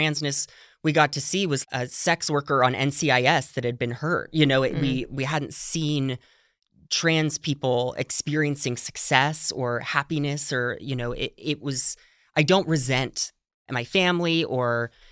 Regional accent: Alpine, California, United States; The outskirts of San Diego.

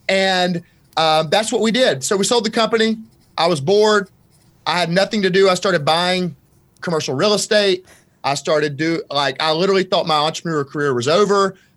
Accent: Alabama, United States; I'm a simple guy. So I'm from Alabama. So you got to keep it real simple with me.

